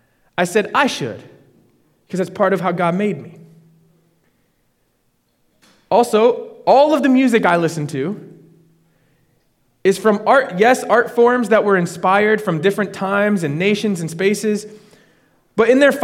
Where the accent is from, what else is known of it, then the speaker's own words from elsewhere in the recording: United States; I'm an American man, right? Born and raised in the United States.